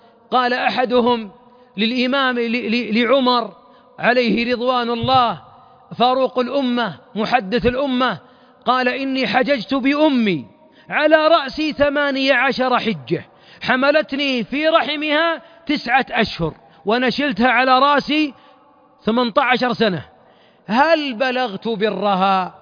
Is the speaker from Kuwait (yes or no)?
no; Najd, Saudi Arabia; عندنا في نجد مثل نعرفه جميعا